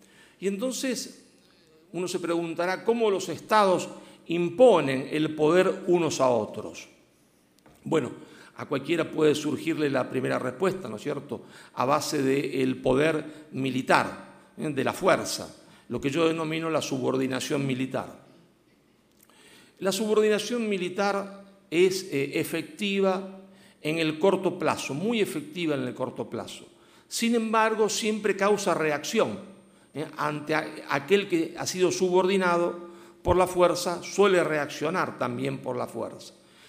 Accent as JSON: {"language": "Spanish", "country": "Argentina", "said": "porque soy argentino y entonces hablo sin pronunciar la B corta, la B larga, sobre todo sin la S y sin la Z, entonces tenemos un castellano andaluz nosotros allá."}